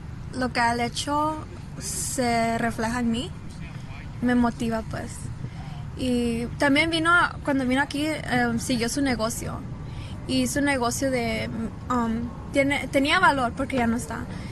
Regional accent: Montebello, California, United States; born there; En los Estados Unidos, en Montebello.

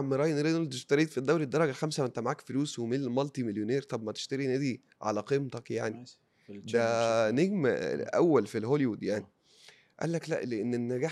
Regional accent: Egypt; واقول لهم انا مصري بشجع كريستال بالاس من زمان قوي

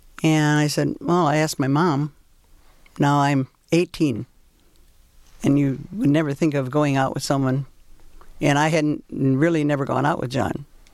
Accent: Michigan, United States; because he was from Pennsylvania, and I'm from Michigan, so.

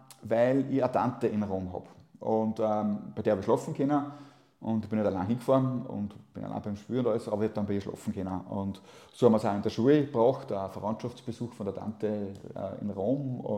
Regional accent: Austria; ich bin aus Österreich und so ein Liverpool-Fan

